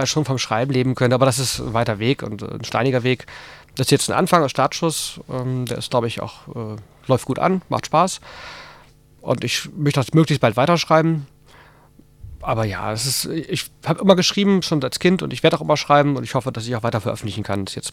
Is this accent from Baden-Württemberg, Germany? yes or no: yes; Tübingen, Baden-Württemberg, Germany; in Tübingen aus dem Roman. Letzte Woche meine Heimatstadt.